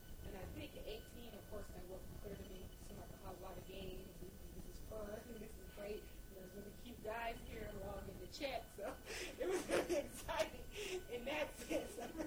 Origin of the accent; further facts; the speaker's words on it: Tennessee, United States; Even though I'm from Tennessee, the part of Tennessee we're from, we really didn't do yes, ma'am, no, ma'am